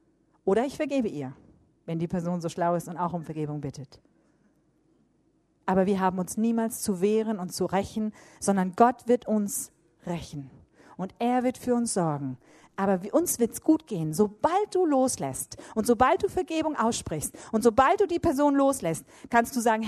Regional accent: Hamburg, Germany; born or raised there

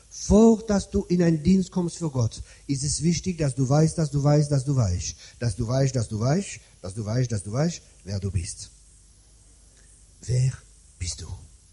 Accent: France; German is a second language; ich komme aus Frankreich

